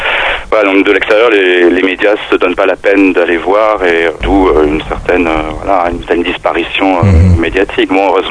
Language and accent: French; France; Le problème, c'est qu'on est français, c'est sur ça le problème.